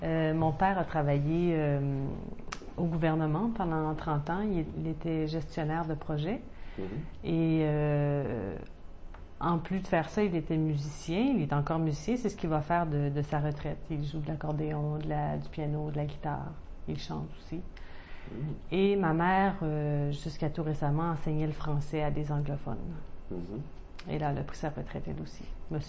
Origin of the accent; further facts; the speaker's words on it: Quebec City, Quebec, Canada; Moi-même, quand je demeurais là-bas, mon accent avait considérablement changé. Et quand je suis revenue à Québec il y a 4 ans, j'ai remarqué que mon accent était plus comme quand j'étais partie auparavant.